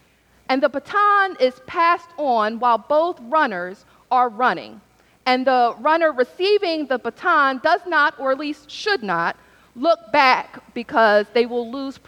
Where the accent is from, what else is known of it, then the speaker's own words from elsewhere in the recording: Philadelphia, Pennsylvania, United States; As you all know, I'm from Philadelphia